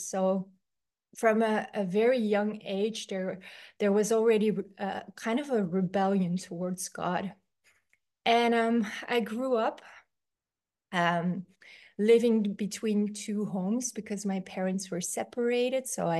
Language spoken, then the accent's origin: English; Belgium; English is a second language; I'm 37 years old. I come from Belgium in Europe